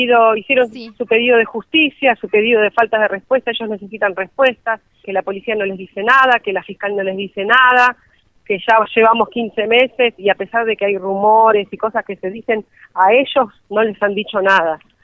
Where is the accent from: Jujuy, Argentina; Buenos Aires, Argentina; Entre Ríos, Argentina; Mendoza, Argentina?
Buenos Aires, Argentina; now in La Paz, Argentina; yo vivo en La Paz, yo soy de Buenos Aires, pero hace 9 años que vivo en La Paz y tengo un comercio frente a la policía de La Paz.